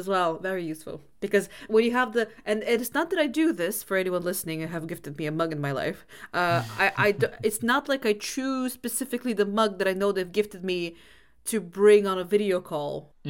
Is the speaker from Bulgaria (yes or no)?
yes; Bulgaria; now in United Kingdom; Growing up in Bulgaria, like, because Bulgaria is one of those countries in Europe that's we get both extremes.